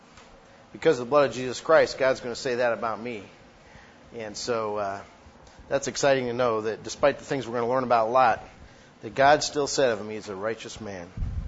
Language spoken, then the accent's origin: English; Illinois, United States; versus my hometown area in western Illinois, where, man, you can, you know, you can bunch them all together and they can still